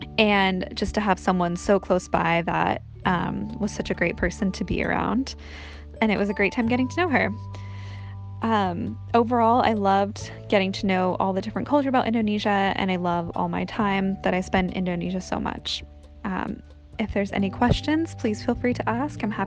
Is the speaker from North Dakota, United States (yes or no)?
no; Lake Tahoe, California, United States; she's actually been to my hometown of Lake Tahoe in California